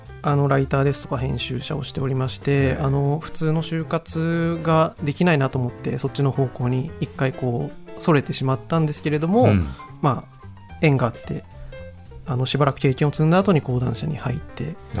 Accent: Sado, Niigata, Japan; はい佐渡島の

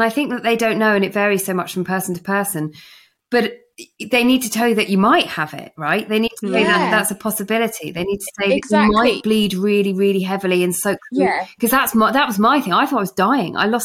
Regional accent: England, United Kingdom; we're so English that we don't want to make a fuss.

